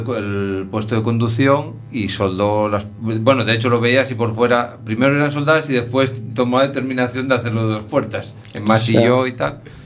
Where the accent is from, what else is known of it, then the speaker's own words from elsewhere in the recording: Navia, Asturias, Spain; Hombre, pero es que fuiste a mi tierra.